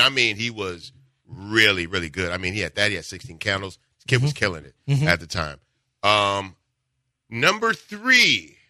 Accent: Houston, Texas, United States; But in Houston, right, growing up on Channel 39 at late night, they would always play Benny Hill.

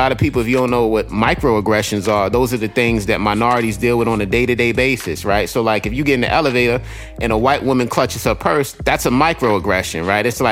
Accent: Queens, New York, United States; I grew up in South Jamaica, Queens, during the 80s, the crack era.

